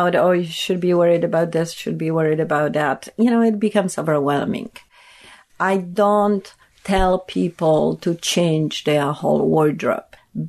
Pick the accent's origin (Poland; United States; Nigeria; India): Poland; born or raised there